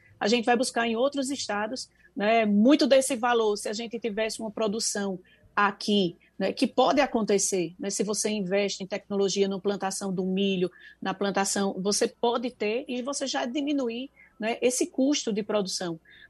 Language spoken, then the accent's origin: Portuguese; Pernambuco, Brazil; Sou do Agreste, né, um Agreste onde produz no deserto, né, eu digo que eu sou de uma região que produz no deserto